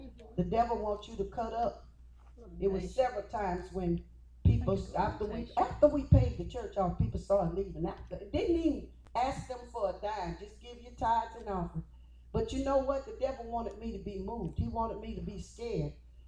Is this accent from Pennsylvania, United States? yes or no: no; Louisiana, United States; because you know I was one from Louisiana.